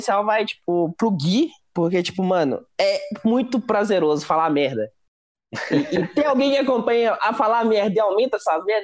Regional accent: Belo Horizonte, Minas Gerais, Brazil; eu sou de BH e tal

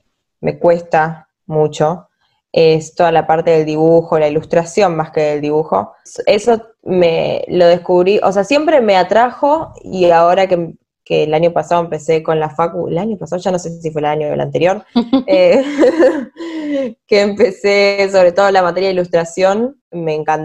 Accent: Argentina; como saben que soy argentina

